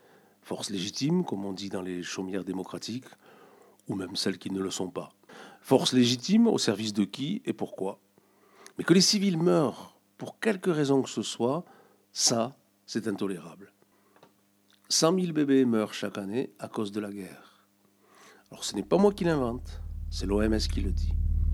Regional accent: Toulouse, Occitanie, France; Quand j'étais petit à Toulouse

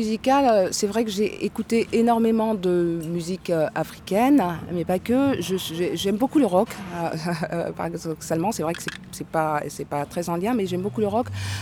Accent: French Guiana; Je suis originaire de la Guyane française

